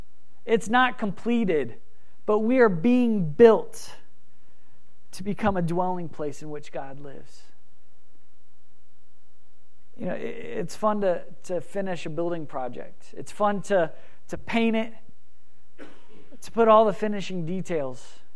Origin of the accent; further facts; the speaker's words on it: United States; That yes, we are from the United States, and yes, we have been approved by the Costa Rican government to be here, but we're still not permanent.